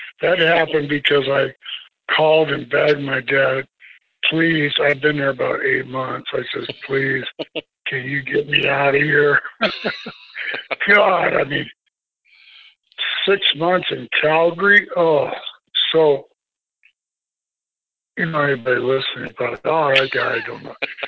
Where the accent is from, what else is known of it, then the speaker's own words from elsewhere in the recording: Seattle, Washington, United States; I never grew up with my dad. I grew up in Seattle, but he was a Texas heavyweight champion.